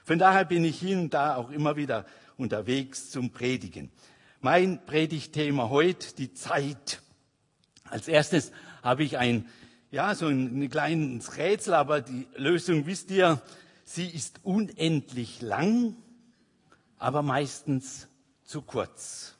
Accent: Linkenheim-Hochstetten, Baden-Württemberg, Germany; Ich komme aus Linkenheim, Hochstetten.

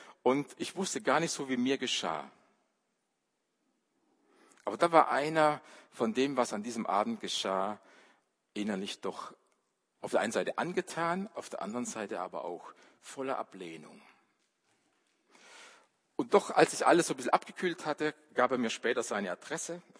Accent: Baden-Württemberg, Germany; Wenn ich das gehört habe als junger Mensch, da auf der Schwäbischen Alb, wo ich groß geworden bin

